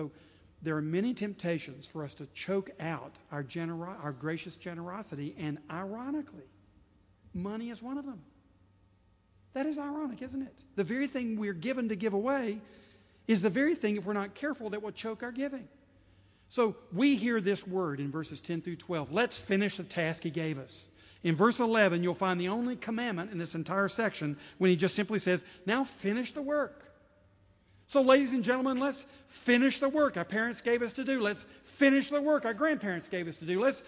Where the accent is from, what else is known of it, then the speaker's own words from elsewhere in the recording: Scotland, United Kingdom; I'm Scottish. I really am, so don't get offended if you're... I can talk about us. I can't talk about your ethnic group, but I can talk about mine.